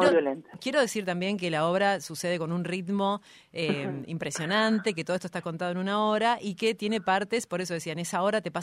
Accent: Argentina; tiene varias pinceladas de nuestro ADN como argentinos, ¿no?

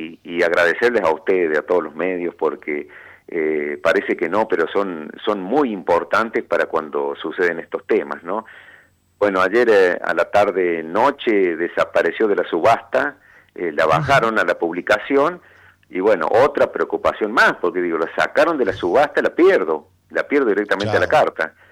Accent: Argentina; ahí te das cuenta que seguimos siendo los argentinos un pueblo muy muy solidario

